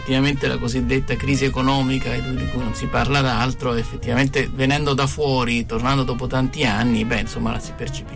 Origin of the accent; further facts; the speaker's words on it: Rome, Lazio, Italy; anche io sono romano